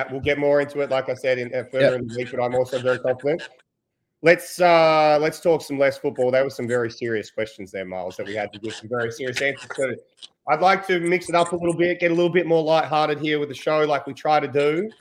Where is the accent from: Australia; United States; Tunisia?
Australia; This is my one gripe as an Australian about Americans